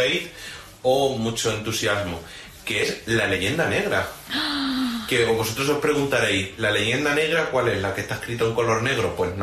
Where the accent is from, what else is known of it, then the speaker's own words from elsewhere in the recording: Extremadura, Spain; como buenos extremeños que somos todos